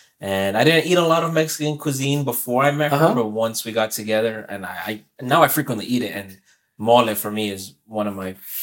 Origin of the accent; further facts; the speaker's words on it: Honduras; now in United States; I consider myself, quote unquote, 100% Honduran.